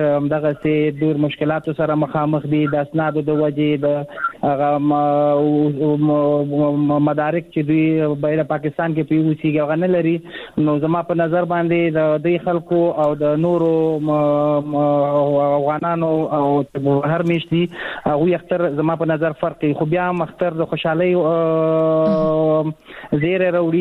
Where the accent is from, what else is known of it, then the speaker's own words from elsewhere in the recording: Afghanistan; now in Pakistan; تاسو پوهیږئ مونږ په افغانستان، په پاکستان کې کډوال یو، مهاجر یو.